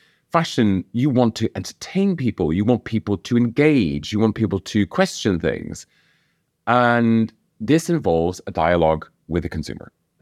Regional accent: Northern Ireland, United Kingdom; And I'm not a religious person at all. And I grew up in Northern Ireland, so it's all about religion.

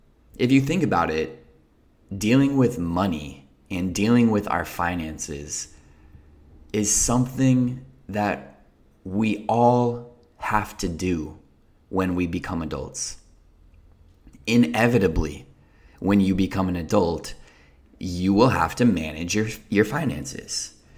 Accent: United States; I am American, so I'm referring to the United States.

